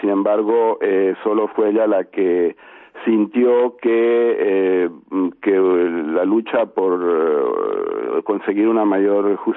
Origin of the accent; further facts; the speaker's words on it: Venezuela; born there; eso yo lo viví en Venezuela, donde yo nací, ¿no? Y donde conocí a muchos compañeros de mis padres.